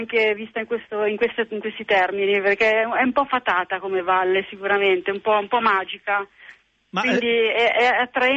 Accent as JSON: {"language": "Italian", "town": "Milan", "region": "Lombardy", "country": "Italy", "tie": "born there", "said": "mio nonno faceva lo stagnino praticamente a Milano, e noi siamo nate, io e mia sorella siamo nate a Milano, precisamente in Bovisa."}